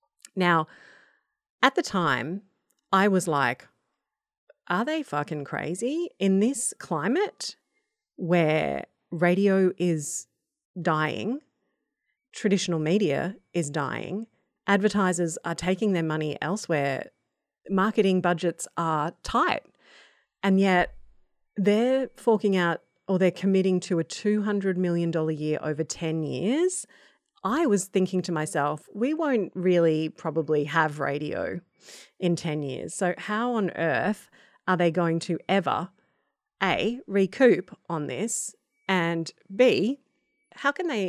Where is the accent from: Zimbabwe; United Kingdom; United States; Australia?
Australia; Melbourne, Victoria; moved away as an adult; ex-Melbourneite, haven't lived there since I was 26, but lived here now for 23 years. But I grew up in Melbourne